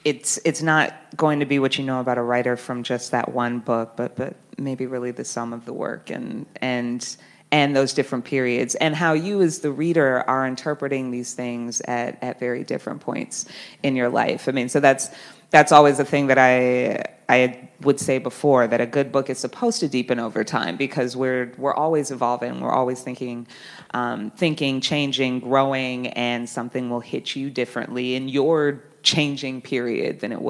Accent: Milwaukee, Wisconsin, United States; You know, growing up in Milwaukee, there are actually some Milwaukee people in the audience.

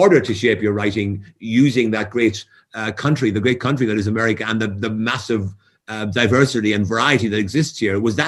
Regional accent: Waterford, Munster, Ireland; I remember growing up in Waterford, you know, the 50s and 60s, and when family gatherings took place, stories were told.

